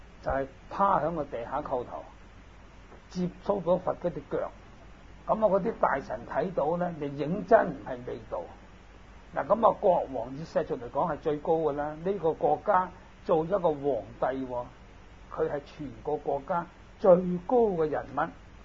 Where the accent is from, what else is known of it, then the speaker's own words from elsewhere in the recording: Hong Kong; 打仗以前我记得我都系香港人